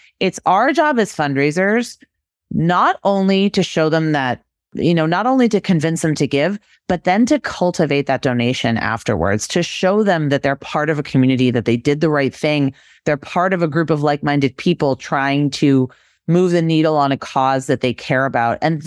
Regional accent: Massachusetts, United States; I grew up in Massachusetts, very Yankee, very Puritan.

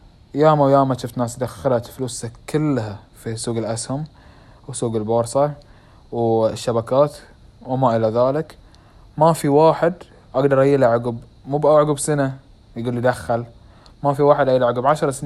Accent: Bahrain; احدى الشركات عندنا في البحرين

